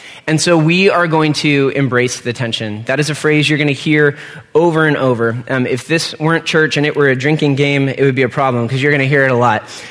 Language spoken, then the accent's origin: English; Stockton, California, United States; I was reminded of the Stockton Record, which is the newspaper in my hometown.